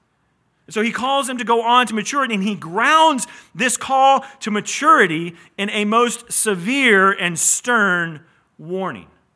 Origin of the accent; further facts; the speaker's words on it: the South, United States; Like I grew up in the South.